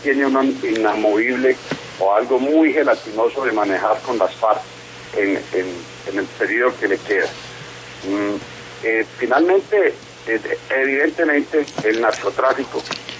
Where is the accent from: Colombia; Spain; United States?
Colombia